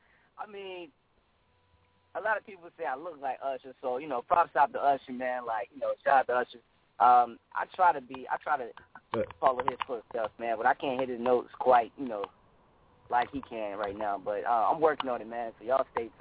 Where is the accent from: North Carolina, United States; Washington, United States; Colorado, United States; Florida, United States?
North Carolina, United States; Greenville; I'm from Greenville, North Carolina, but it feel like Atlanta raised me, man.